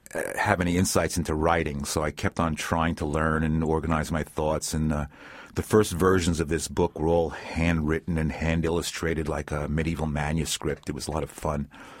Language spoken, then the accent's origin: English; New York City, New York, United States; I grew up in and around New York City, so I spent a lot of time in the public library there